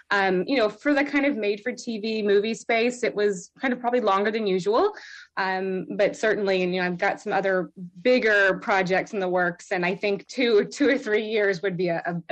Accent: the South, United States; So I grew up in the South, so there's a lot of strong Southern components, and especially my horror work, because the South's a scary place.

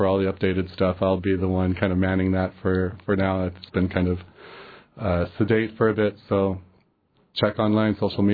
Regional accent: Kodiak, Alaska, United States; Kodiak, originally. I worked for the Aleutic Museum there the past couple of years.

